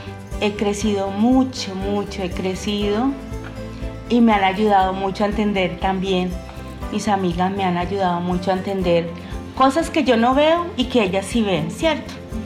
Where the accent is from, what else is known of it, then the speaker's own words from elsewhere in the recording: Cundinamarca, Colombia; now in Sabaneta, Colombia; soy colombiana de una ciudad de Cundinamarca y Dios me trajo a estas tierras antioqueñas y vivo acá en Sabaneta, Antioquia.